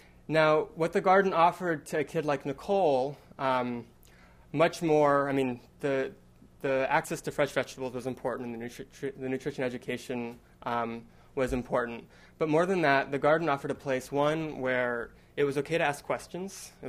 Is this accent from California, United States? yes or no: yes; California, United States; I grew up in California, and the kids that I worked with at the garden were always sort of confused by the idea that my parents and my little sister could be 3,000 miles away